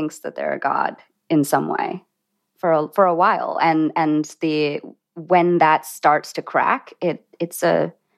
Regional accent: Sri Lanka; I was born in Sri Lanka. I'm Tamil, and my family is Hindu. You know, my early childhood was spent during the Sri Lankan Civil War, and it was fairly dangerous.

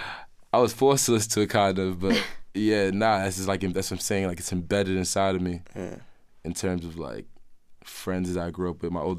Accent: Brooklyn, New York, United States; Flatbush is inside of us. It's like where we grew up.

